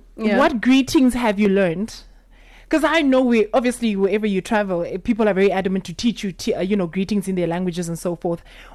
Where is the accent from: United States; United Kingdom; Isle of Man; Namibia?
Namibia; No, welcome to Namibia. Honestly, we are very, we take pride in our country in so many ways.